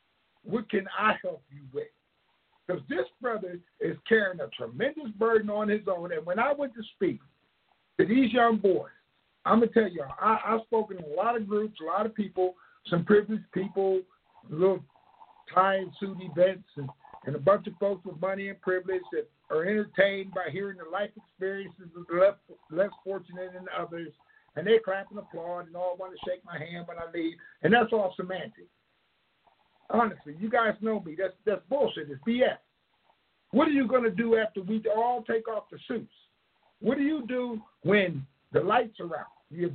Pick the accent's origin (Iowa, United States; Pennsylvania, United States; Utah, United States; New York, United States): Pennsylvania, United States; Harrisburg; whether you're in my hometown, Harrisburg, Pennsylvania, Holler, PA, or wherever you're